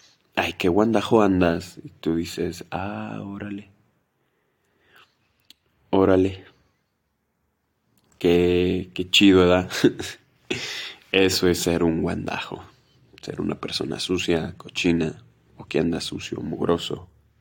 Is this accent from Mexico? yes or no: yes; Mexico; Los que somos de México, pues vamos a entender perfectamente. Pero acá no, acá les dicen duro en general a cualquier fritura